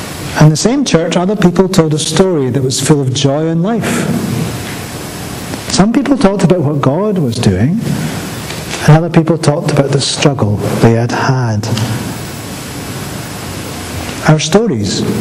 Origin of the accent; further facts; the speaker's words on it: Scotland, United Kingdom; I have found myself telling lots of people, I'm Scottish.